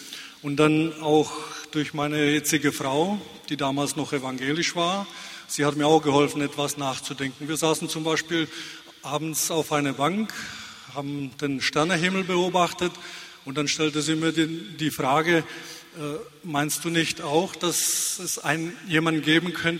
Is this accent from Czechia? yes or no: yes; Czechia; Ich bin in Tschechien aufgewachsen